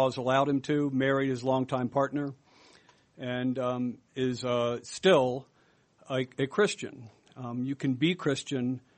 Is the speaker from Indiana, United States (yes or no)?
no; Laramie, Wyoming, United States; I'm from Laramie. I come from a on my mother's side, a very conservative, fundamentalist Baptist tradition.